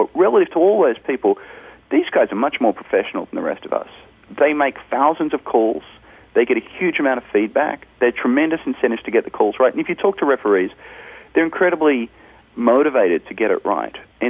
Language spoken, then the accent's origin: English; Australia; I'm Australian.